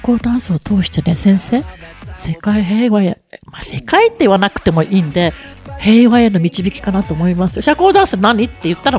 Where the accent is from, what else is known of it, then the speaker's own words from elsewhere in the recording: Okinawa, Japan; 当時ね沖縄に生まれ育った時にハーフっていうのを壮絶ないじめにあったんですよ